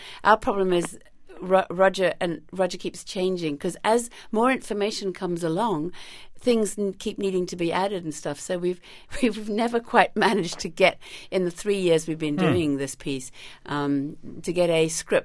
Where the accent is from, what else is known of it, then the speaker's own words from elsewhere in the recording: New Zealand; moved away as an adult; Now, yes, I grew up in New Zealand, and I went to England on a government a scholarship for my government.